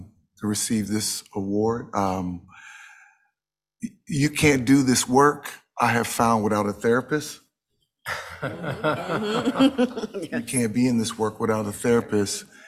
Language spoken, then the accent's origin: English; Los Angeles, California, United States; I grew up in South LA and grew up in a broken home